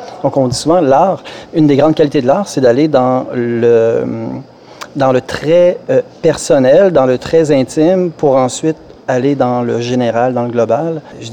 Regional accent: Quebec City, Quebec, Canada; now in Nova Scotia, Canada; Je suis natif de la ville de Québec. Il y a 5 ans, ça fait 5 ans maintenant, bientôt 6 ans que je suis en Nouvelle-Écosse.

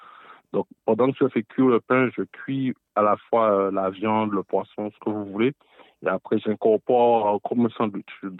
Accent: Guadeloupe; Moi, je viens de la Guadeloupe. C'est dans le sud de la Caraïbe.

